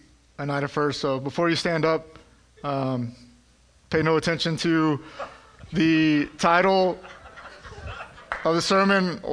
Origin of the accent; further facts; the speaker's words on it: McAllen, Texas, United States; moved away as an adult; And I grew up in McAllen. I went to school in Sherryland, left there in 2003, been back once or twice. My dad was stationed down there